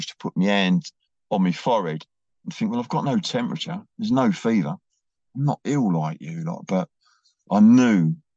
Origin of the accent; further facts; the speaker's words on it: Blackheath, London, United Kingdom; born there; I was born in Blackheath in southeast London.